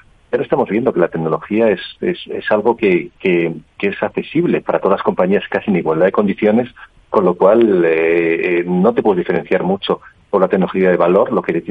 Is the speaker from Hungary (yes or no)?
no; Spain; Entonces yo soy español, ahora llevo la marca a nivel mundial